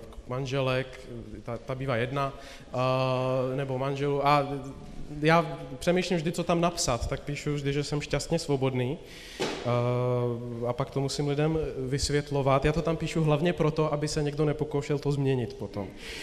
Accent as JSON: {"language": "Czech", "country": "Slovakia", "second_language": "Czech", "lives_now": "Prague, Czech Republic", "said": "som Slovák, kromne iného, ja sa maskuju. Já jsem tady z Prahy od Baptistů jinak, tedy v České republice"}